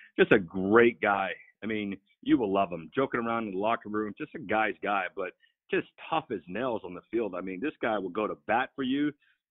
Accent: San Diego, California, United States; being a fan and being born and raised in San Diego

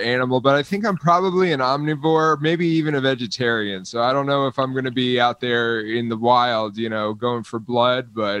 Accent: Florida, United States; I grew up in South Florida. Don't hold that against me, Florida.

